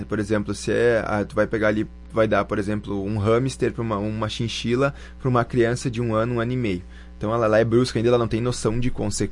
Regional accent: Brazil; Então, nós como brasileiros, que a gente dá jeito em tudo, nós temos que achar o nosso jeito para coisas positivas também, né?

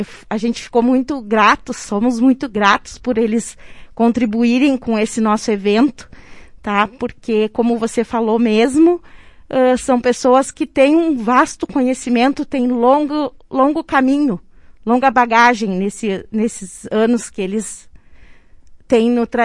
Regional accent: Rio Grande, Rio Grande do Sul, Brazil; é um declamador lá de Rio Grande, inclusive minha terra natal

